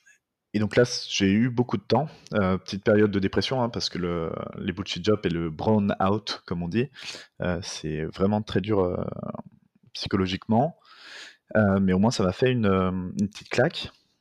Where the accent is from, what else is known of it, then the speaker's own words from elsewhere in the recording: Lyon, Auvergne-Rhône-Alpes, France; now in Bordeaux, France; En arrivant sur Bordeaux, j'ai trouvé un job alimentaire